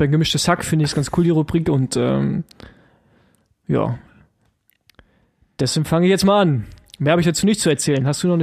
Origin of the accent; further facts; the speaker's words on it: East Germany, Germany; ich als Ossi, weißt du, alles über Berlin heraus mit drei Autobahnen